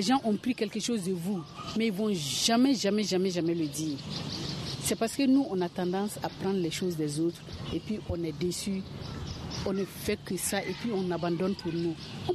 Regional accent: Burkina Faso; je vais parler du Mali, mais je suis du Burkina.

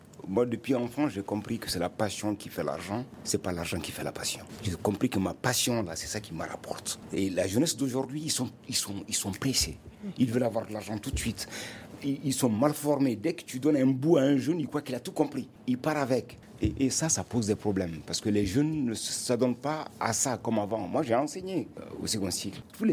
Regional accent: Mali; Donc, à divulguer en tant que message, en tant que Malien, à montrer notre savoir-faire.

